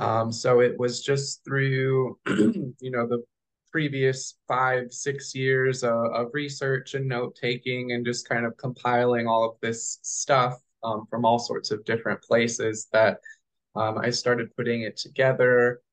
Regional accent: Indiana, United States; So, I grew up in Indiana, which, you know, similar climate, I guess, to like Northwestern Europe.

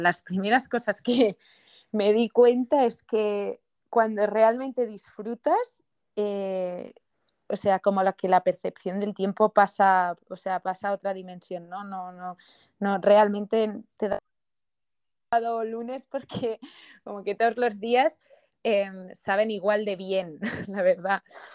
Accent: Barcelona, Catalonia, Spain; born there; es una chica que nace en Barcelona, bueno, cerquita de Barcelona, y nada, tengo 24 años, estudié Derecho.

